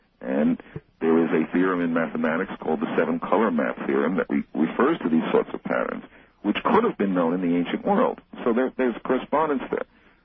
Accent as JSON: {"language": "English", "region": "Missouri", "country": "United States"}